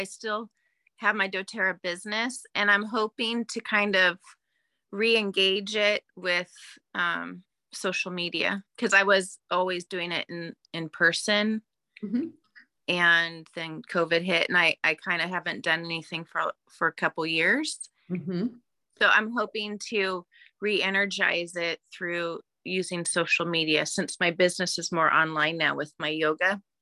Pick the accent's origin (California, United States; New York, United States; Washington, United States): Washington, United States; Woodland; I'm from Woodland, Washington.